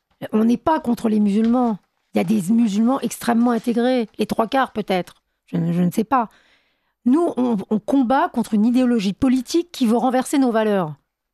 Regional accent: France; On est en France, on vote en France. On est français

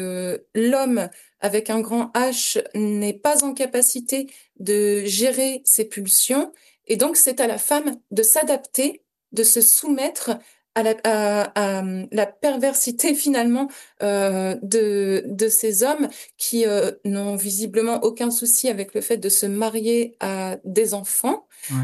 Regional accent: France; born there; Je suis née en France et c'est la terre qui m'a portée

